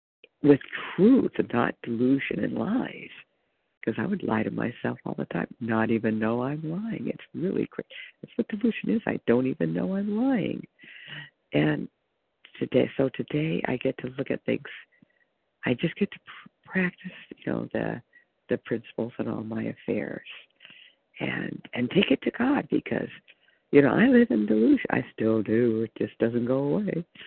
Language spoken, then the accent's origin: English; California, United States; Hi, this is … I'm from California.